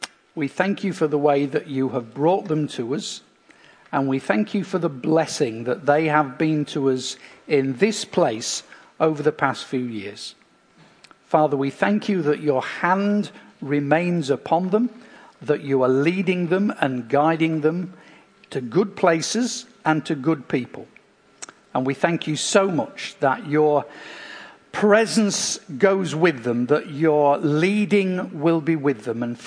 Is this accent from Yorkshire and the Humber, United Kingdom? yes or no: yes; Yorkshire and the Humber, United Kingdom; I am from Yorkshire, not from Hull, but Hull, East Riding.